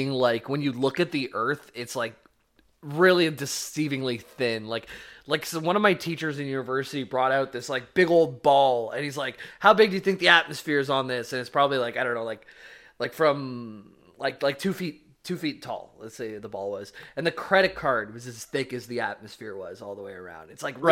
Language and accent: English; Scotland, United Kingdom; I haven't. I'm Scottish. I want to go.